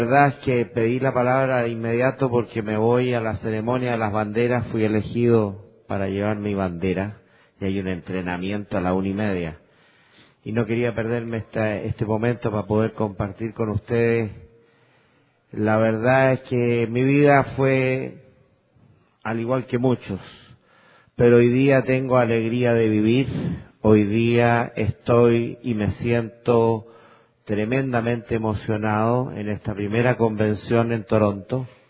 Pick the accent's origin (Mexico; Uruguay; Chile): Chile; soy de Chile.